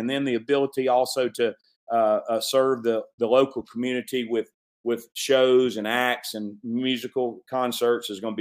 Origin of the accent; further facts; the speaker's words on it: Hattiesburg, Mississippi, United States; I grew up here in Hattiesburg, and you know, I my first concert was 1981